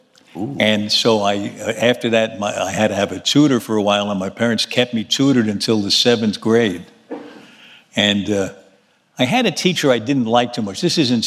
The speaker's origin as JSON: {"language": "English", "town": "Manhattan", "region": "New York", "country": "United States", "tie": "born there", "said": "Well, I was born in Manhattan on 32nd Street and 3rd Avenue."}